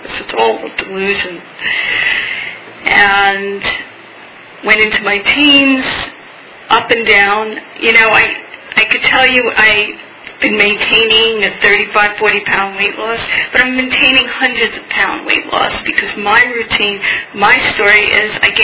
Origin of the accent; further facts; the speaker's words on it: New York, United States; moved away as an adult; I'm from New York, and I moved here in 1999 to pursue a dream to be a screenwriter